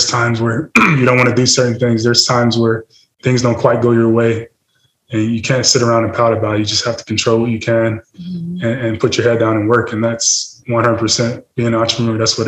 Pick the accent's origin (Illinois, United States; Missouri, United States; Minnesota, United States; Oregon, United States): Illinois, United States; Chicago; Just where I grew up. I grew up in the South Side of Chicago.